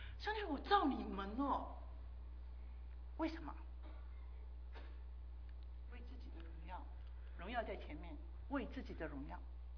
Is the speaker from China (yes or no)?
yes; Guangdong, China; 我是广东人，很多时候呢，我就发觉一件事情